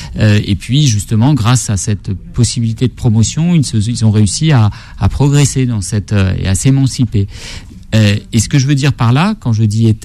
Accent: La Courneuve, Île-de-France, France; also born or lived in Saint-Denis; je suis un enfant de la Courneuve. Je suis né à Saint-Denis. J'ai toujours vécu. Je vis à la Courneuve aujourd'hui. J'ai grandi dans la cité des 4000.

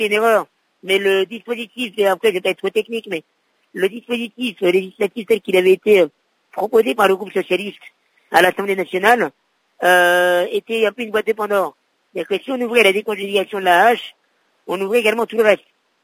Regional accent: France; born there; je suis français, je suis né en France, mais mes parents sont nés en Algérie, sont dans la guerre d'Algérie.

